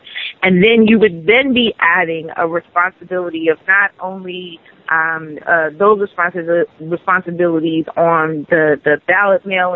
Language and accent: English; Washington, District of Columbia, United States; and I'm from Washington, this is my hometown